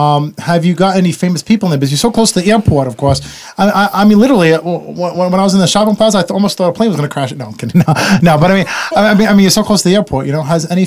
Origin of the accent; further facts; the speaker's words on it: Rhode Island, United States; Or Rhode Island, my home state.